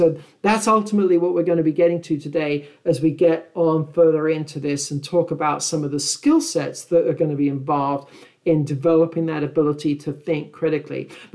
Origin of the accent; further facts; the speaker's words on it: United Kingdom; Of course, I am British.